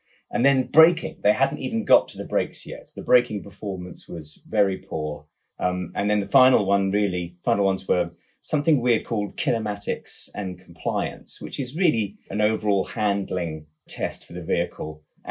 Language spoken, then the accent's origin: English; United Kingdom; I'm British.